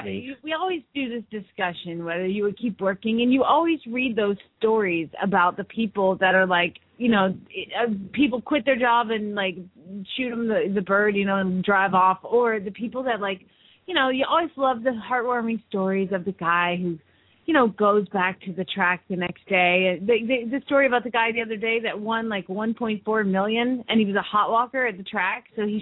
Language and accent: English; Phoenix, Arizona, United States; from Phoenix, Arizona.